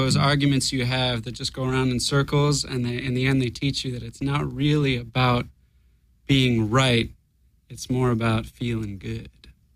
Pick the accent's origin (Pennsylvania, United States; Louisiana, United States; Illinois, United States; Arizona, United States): Illinois, United States; Chicago; I was born and raised in Chicago.